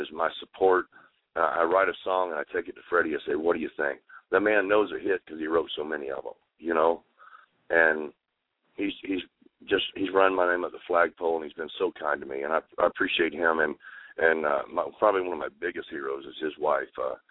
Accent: Austin, Texas, United States; now in Nashville, United States; But you come in and say, well, I'm from Austin, Texas, or whatever. Oh, Texas. And they take a special interest in us.

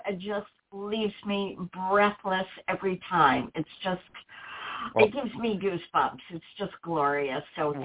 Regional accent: New York City, New York, United States; born there; The date of birth is May 14, 1953, and I was born in New York City, 9:58 a.m.

